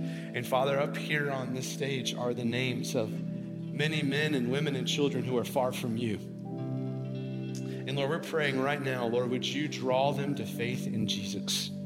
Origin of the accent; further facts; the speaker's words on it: Kentucky, United States; growing up in Kentucky, it is the desire and goal of most boys to one day wear the great jersey of the blue and white with Kentucky across the chest.